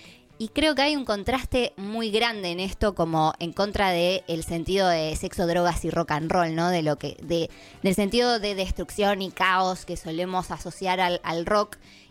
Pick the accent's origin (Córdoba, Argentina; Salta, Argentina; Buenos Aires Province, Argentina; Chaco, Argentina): Buenos Aires Province, Argentina; La Plata; cada vez que ellas hablan de Los Ángeles y nombran su lugar de pertenencia, yo siento que hablan de La Plata